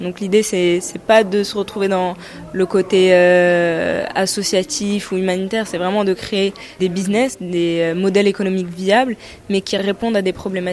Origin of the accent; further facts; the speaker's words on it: Morocco; Enfin, j'ai grandi au Maroc et je dirais vraiment qu'il y a une évolution sur les 10 dernières années.